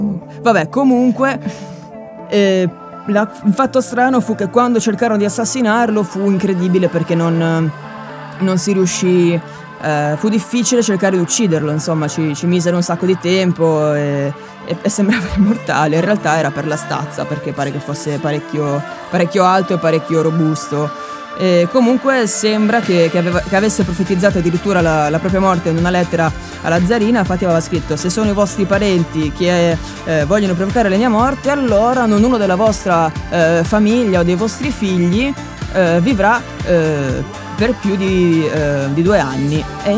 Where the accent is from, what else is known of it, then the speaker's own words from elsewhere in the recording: Sardinia, Italy; io sono cresciuto in Sardegna, se uno ti mette occhio, uno si prende male, perché un po' ci si crede in Sardegna queste cose